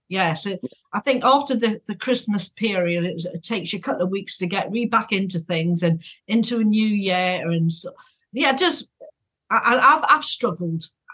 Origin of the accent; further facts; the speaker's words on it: Newcastle upon Tyne, North East England, United Kingdom; I'm originally from, I'm a Newcastle girl. I'm born and bred in Newcastle.